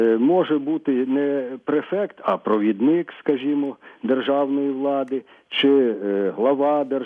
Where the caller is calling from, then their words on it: Ivano-Frankivsk, Ivano-Frankivsk Oblast, Ukraine; Я з Івано-Франківська